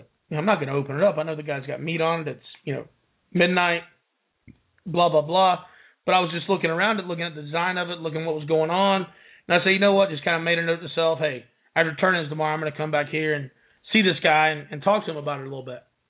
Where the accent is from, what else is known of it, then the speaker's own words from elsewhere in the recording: Lakeland, Florida, United States; we grew up together here in Lakeland